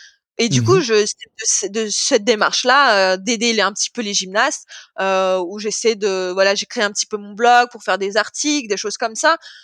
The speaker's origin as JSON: {"language": "French", "country": "France", "said": "En plus, comme je suis française"}